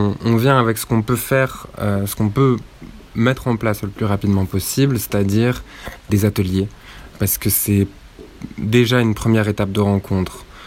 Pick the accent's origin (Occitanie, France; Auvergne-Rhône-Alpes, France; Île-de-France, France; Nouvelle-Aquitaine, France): Occitanie, France; Touzac; Et moi, je suis né à la Source Bleue à Touzac, dans la maison. Et j'ai grandi ici, j'ai fait la majorité de ma scolarité ici.